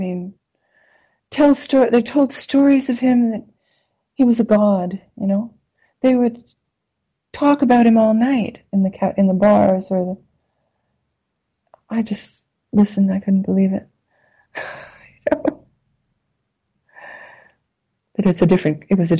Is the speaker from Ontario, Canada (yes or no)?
no; Montreal, Quebec, Canada; I was from Montreal, and Montreal people were quite negative about him